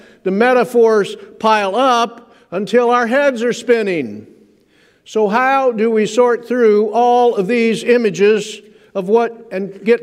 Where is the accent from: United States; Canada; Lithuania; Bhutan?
United States; Dayton, Ohio; also born or lived in Los Angeles / Chicago / Indianapolis / Buffalo; I was born in Dayton, at Miami Valley Hospital, to be exact, and I spent my youth in the Dayton area.